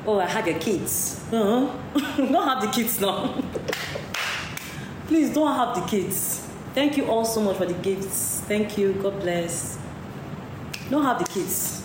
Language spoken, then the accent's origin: English; Onitsha, Anambra, Nigeria; I'm from Onitsha.